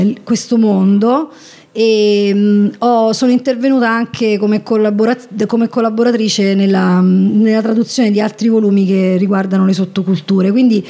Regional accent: Viterbo, Lazio, Italy; Vengo da Viterbo.

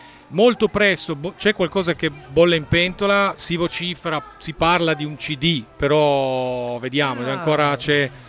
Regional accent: Almese, Piedmont, Italy; Sì, noi siamo di Torino, in realtà una piccola rappresentanza della band è proprio della Val di Susa, perché siamo di Almese, io e Sara siamo di Almese

